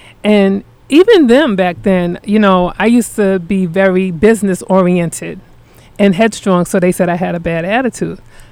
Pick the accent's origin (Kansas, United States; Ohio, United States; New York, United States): New York, United States; Queens; So I was like, come on, I'll take you uptown. And I'm from Queens.